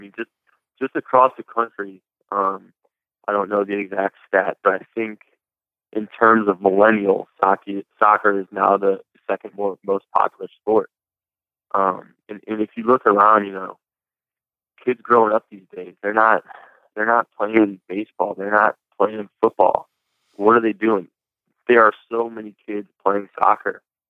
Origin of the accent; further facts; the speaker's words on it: St. Louis, Missouri, United States; I'm from St. Louis, and, you know, it'd be a lifelong dream to be able to play my professional sport in front of my hometown.